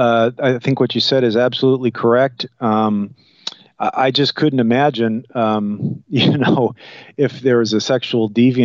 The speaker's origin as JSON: {"language": "English", "town": "Miami", "region": "Florida", "country": "United States", "tie": "born or raised there", "said": "I grew up in Miami and nobody hitchhiked"}